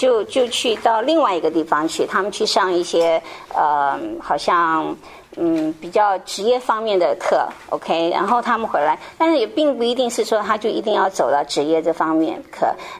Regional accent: Taiwan; now in United States; 我是从台湾来的

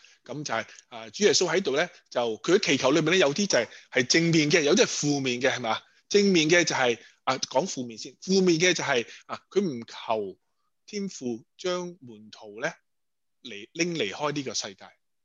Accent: Guangdong, China; 有时我哋广东人一句说话就是妹仔大过主人婆

